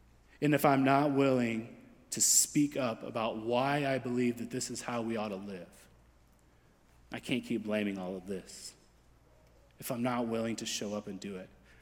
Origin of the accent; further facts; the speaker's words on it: United States; And I'm an American Christian, just so you know.